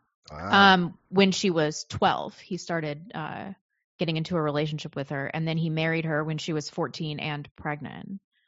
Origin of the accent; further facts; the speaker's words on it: Missouri, United States; I'm from Missouri, I can talk about Missouri